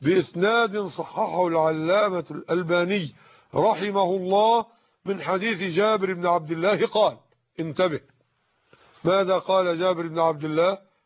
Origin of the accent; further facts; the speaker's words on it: Egypt; طبعا غرام الذهب النهارده عندنا في مصر بحوالي 170 جنيه على وجه التقريب